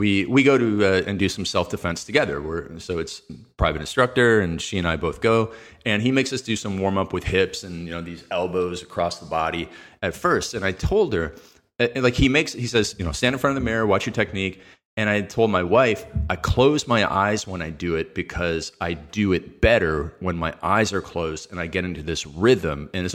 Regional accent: Canada; I'm from Canada, that we play hockey, right?

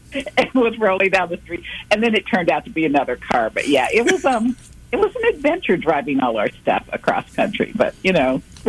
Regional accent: Cleveland, Ohio, United States; also born or lived in Boston; now in Kansas City, United States; I am not. I'm Midwest. I grew up in Cleveland, Ohio, and then went away from high school and college

